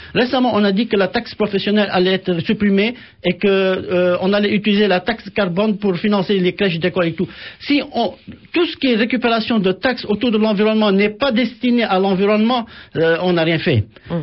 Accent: Lebanon; chez nous, au Liban, on a déjà la récupération d'eau de pluie, on a déjà les chauffe-eau solaires sur nos toits

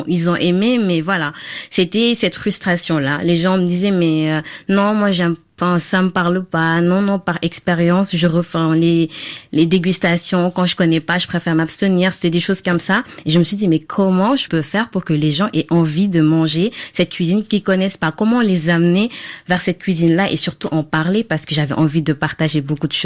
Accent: Senegal; now in France; puisque je viens du Sénégal.

